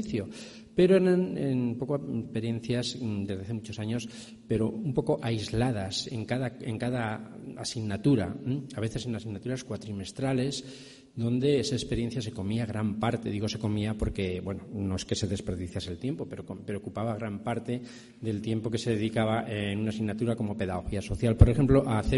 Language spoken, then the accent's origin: Spanish; Castilla-La Mancha, Spain; now in Valencia, Spain; Él era de Molina de Aragón, vengo de Valencia, pero soy de un pueblo de Castilla-La Mancha, de ahí al lado de Molina de Aragón